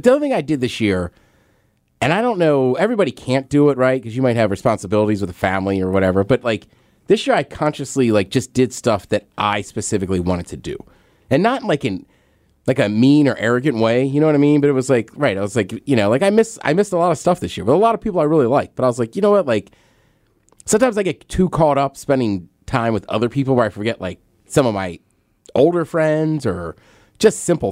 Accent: Maryland, United States; Yeah, I'm from Maryland.

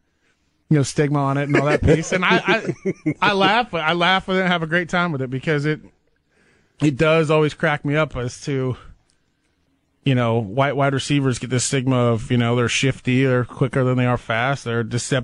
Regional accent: Nebraska, United States; growing up in Nebraska, we always got the Chiefs games first at noon

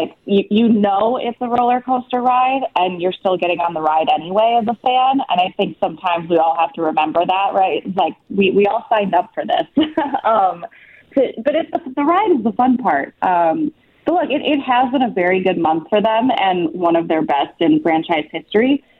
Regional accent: Madison, Wisconsin, United States; Well, I grew up in Madison, so I grew up with that scene.

